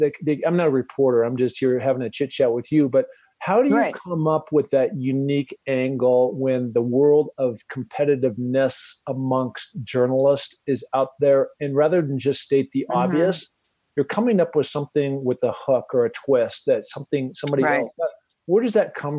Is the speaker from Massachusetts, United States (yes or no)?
no; Seattle, Washington, United States; You know, I grew up in Seattle Sonic.